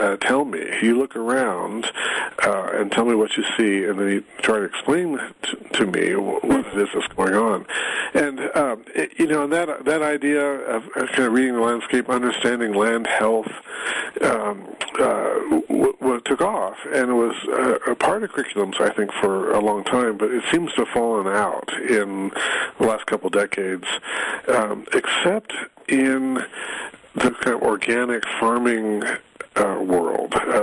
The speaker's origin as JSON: {"language": "English", "town": "Phoenix", "region": "Arizona", "country": "United States", "tie": "born or raised there", "said": "Quickly, I'm a city boy. I grew up in Phoenix, Arizona"}